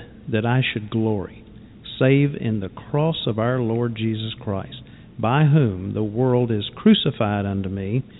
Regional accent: Houston, Texas, United States; But Pastor, it seems perfectly normal growing up in Houston, fourth largest city in the United States

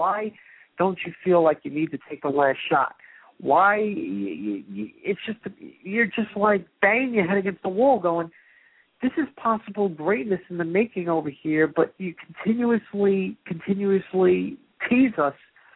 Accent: New York, United States; being that I am from the Northeast, I'm from New York

